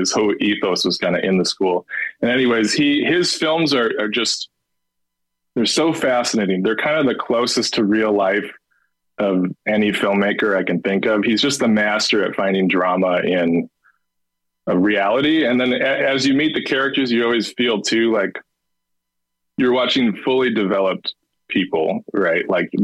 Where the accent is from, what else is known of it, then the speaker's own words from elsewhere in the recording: Tomah, Wisconsin, United States; I grew up in Toma, Wisconsin.